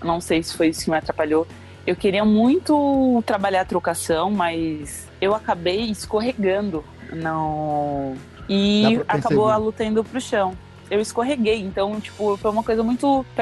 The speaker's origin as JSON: {"language": "Portuguese", "region": "São Paulo", "country": "Brazil", "said": "Eu sou da Zona Norte de São Paulo."}